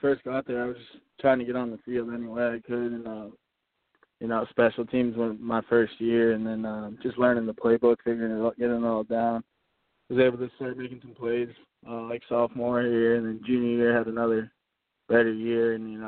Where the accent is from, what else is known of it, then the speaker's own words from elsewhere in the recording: Massachusetts, United States; Now, I grew up in Massachusetts, so I was always a huge fan of him.